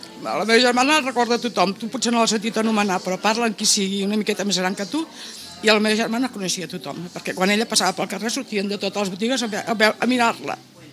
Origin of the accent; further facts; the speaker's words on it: Falset, Catalonia, Spain; El meu poble és Falset, un poble molt bonic, per cert.